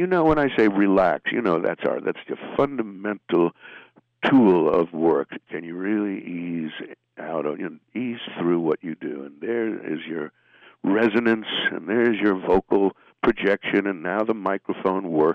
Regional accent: New York, United States; Well, as a New Yorker, you want to get out of town.

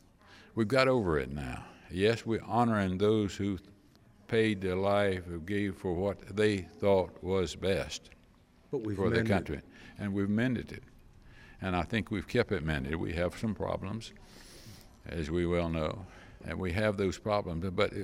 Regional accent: North Carolina, United States; I'll tell you that I'm a Yankee, and then you're going to say where, and I'm going to say I came from North Carolina.

